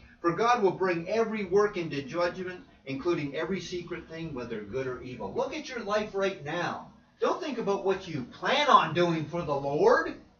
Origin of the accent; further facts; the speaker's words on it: Mississauga, Ontario, Canada; She's going to my hometown. She's going Toronto, Mississauga. I lived in Mississauga for 5 years.